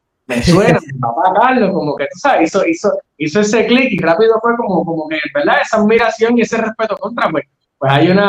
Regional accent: Carolina, Puerto Rico; now in Trujillo Alto, Puerto Rico; estoy en Trujillo Alto. Tan pronto yo salí de la casa de mi papá, que me hice de mi propiedad a comprar, me mudé para Trujillo Alto. Pero pues yo soy de Carolina.

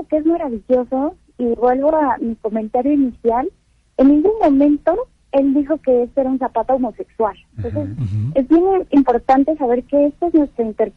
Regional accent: Mexico; no solo como mexicanos, sino como seres humanos

